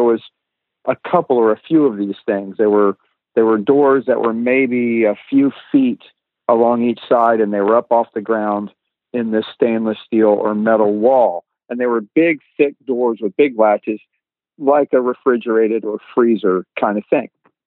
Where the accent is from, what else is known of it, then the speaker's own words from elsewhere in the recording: Tampa, Florida, United States; We grew up in Tampa, Florida, and we didn't have a whole lot of money.